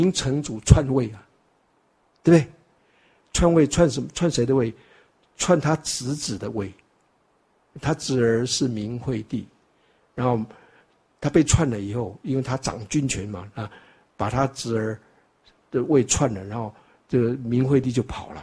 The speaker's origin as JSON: {"language": "Chinese", "country": "China", "said": "那我们中国人就是很干脆了"}